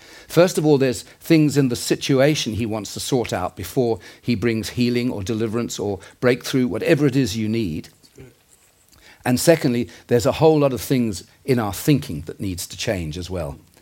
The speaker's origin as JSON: {"language": "English", "country": "South Africa", "said": "Quite a few years ago in the 80s, I came over from South Africa for a holiday"}